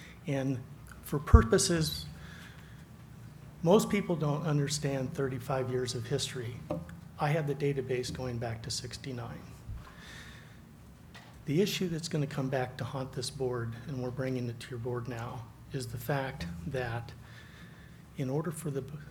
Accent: Murrieta, California, United States; I'm from Murrieta, California.

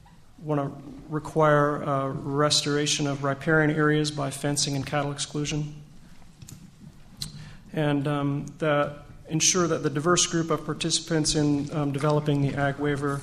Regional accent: Arcata, California, United States; I'm representing myself. I'm from Arcata, California.

